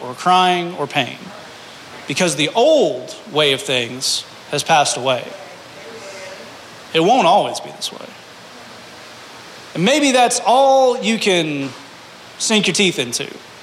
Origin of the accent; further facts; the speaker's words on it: the South, United States; there's an old saying, we're all from the South, that manure, I'm going to pick a nice word for that, rolls in a particular direction.